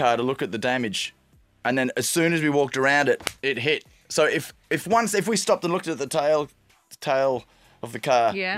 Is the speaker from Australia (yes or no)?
yes; Australia; This is embarrassed about being Australian, about being a Clarkie.